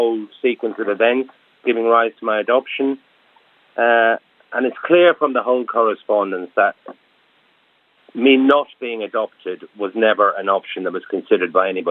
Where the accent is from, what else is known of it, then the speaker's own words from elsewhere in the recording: Munster, Ireland; born there; I was born in Sean Ross Abbey as well on the 14th of March, 63.